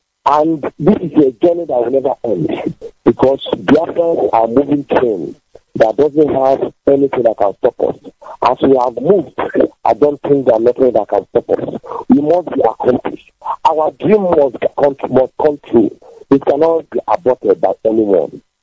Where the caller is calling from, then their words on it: Nigeria; I'm coming from Nigeria. West Africa, Nigeria.